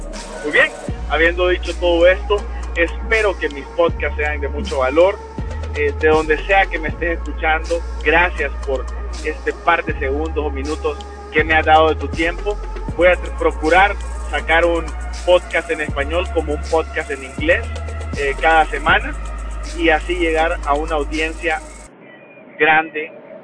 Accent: Honduras; un hondureño y joven emprendedor.

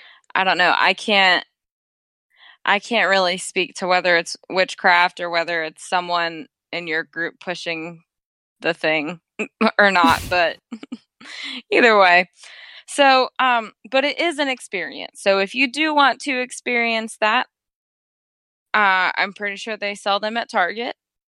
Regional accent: the South, United States; I say Ouija because I'm from the South and we say things and people don't like it.

